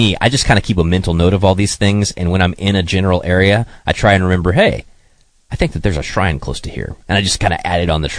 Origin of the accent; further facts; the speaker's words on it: Ohio, United States; tell us about one in my home state, Ohio.